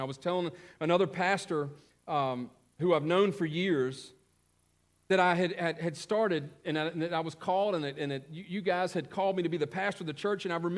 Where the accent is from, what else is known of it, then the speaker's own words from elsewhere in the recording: United States; because we're from America, people want to invite us